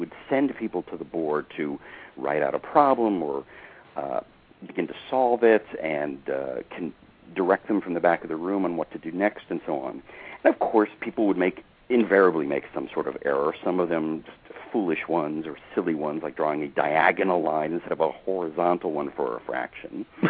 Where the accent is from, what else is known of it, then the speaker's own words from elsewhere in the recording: New York, United States; this underconfident, schlubby teenager growing up outside of New York City